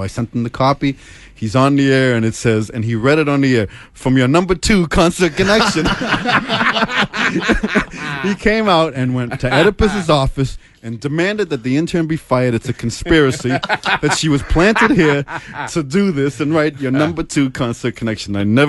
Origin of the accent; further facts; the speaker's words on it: Cambridge, Massachusetts, United States; I grew up in Cambridge